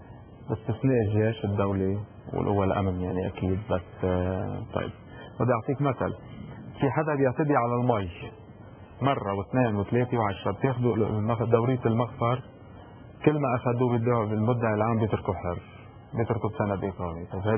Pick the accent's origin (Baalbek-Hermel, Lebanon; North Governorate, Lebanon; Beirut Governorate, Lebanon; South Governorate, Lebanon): Baalbek-Hermel, Lebanon; ونحن رح ندافع عن ضيعتنا وندافع عن كل المناطق اللي ممكن توصل، يعني عن الطريق اللي ممكن يكون ممر من ضيعتنا لاي ضيعه ثانيه، من الهرمل